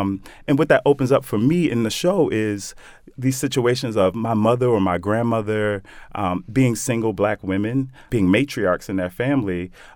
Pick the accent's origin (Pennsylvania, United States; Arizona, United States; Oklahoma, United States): Pennsylvania, United States; Philadelphia; I grew up very gay in West Philly, in a neighborhood where you couldn't be gay at all.